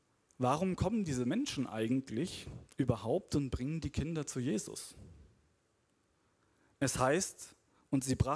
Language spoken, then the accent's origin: German; North Germany, Germany; ich komme aus Norddeutschland eigentlich, zwischen Bremen und Hamburg die Ecke